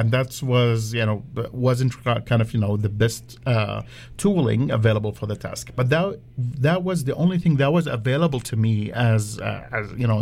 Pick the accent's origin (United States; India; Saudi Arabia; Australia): Saudi Arabia; I grew up in Saudi Arabia, actually